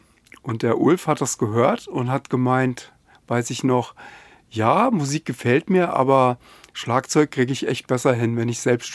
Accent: Rhine-Main, Germany; der Robert und ich, wir kommen ja aus dem Rhein-Main-Gebiet, Wiesbaden-Mainz

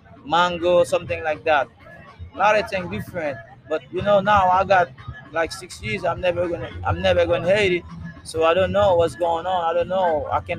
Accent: Artibonite, Haiti; I come from Altibonite.

